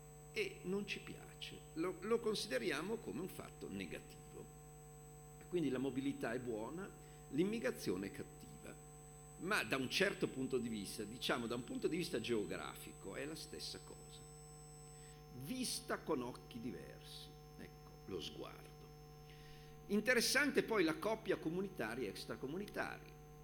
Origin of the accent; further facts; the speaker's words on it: Piedmont, Italy; now in Milan, Italy; Io sono piemontese, ma vivo a Milano da oltre 30 anni, ahimè trascinato lì per matrimonio. E nel mio quartiere di periferia c'è la scuola giapponese.